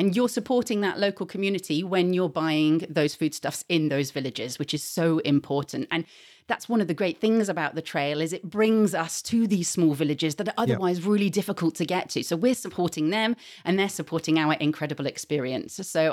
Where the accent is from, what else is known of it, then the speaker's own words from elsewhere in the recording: England, United Kingdom; I'm from the Midlands originally, the Midlands of England.